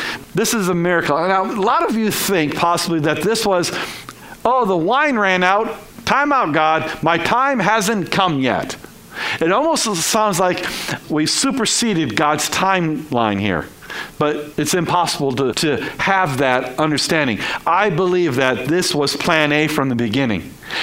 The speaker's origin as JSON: {"language": "English", "town": "Detroit", "region": "Michigan", "country": "United States", "tie": "born or raised there", "said": "his mathematical skills were a lot like mine growing up in Detroit."}